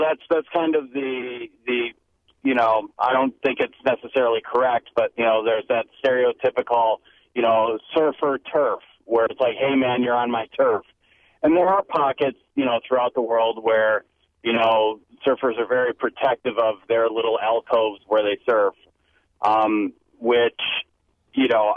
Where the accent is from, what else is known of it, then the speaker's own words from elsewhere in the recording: Midwest, United States; that's one thing that I love about being, you know, born and raised in the Midwest